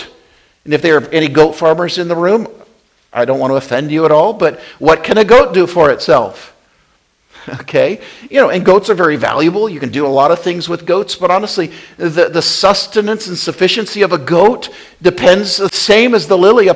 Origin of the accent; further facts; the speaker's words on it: Wyoming, United States; now in Pennsylvania, United States; I grew up in Wyoming. I didn't have any trees, you know, out there in the wilderness.